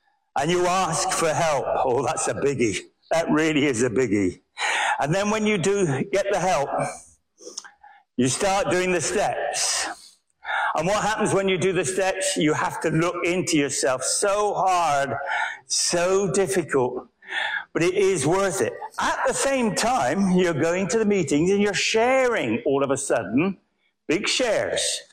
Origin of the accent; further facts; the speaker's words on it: England, United Kingdom; I need a cup of tea. I'm English.